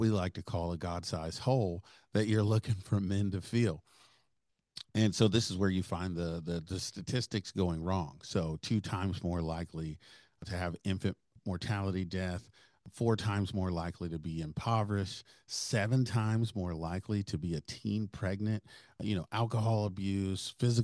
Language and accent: English; Tulsa, Oklahoma, United States; And so I grew up in North Tulsa, in Tulsa, Oklahoma, in the late 80s.